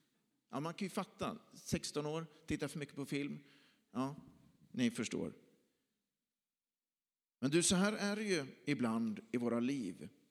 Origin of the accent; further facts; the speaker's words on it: Lidköping, Västra Götaland County, Sweden; Så jag gick in i alla lokaler i skolor i centrala Lidköping där jag växte upp.